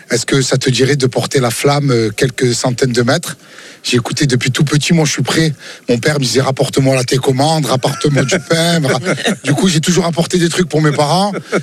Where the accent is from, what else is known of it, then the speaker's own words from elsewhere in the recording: Marseille, Provence-Alpes-Côte d'Azur, France; Je suis marseillais